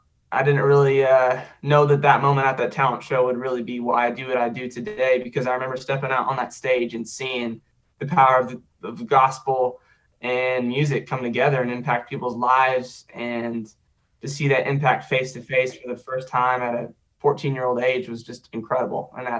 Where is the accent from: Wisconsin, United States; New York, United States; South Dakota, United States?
South Dakota, United States; Sioux Falls; also born or lived in Joplin, Missouri; So I was born in Joplin, Missouri. I lived there until I was about 9 years old. Then I moved to Sioux Falls, South Dakota.